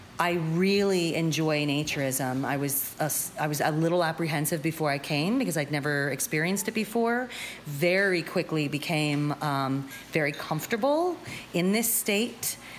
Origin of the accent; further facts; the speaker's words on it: Ohio, United States; I'm from Ohio, USA.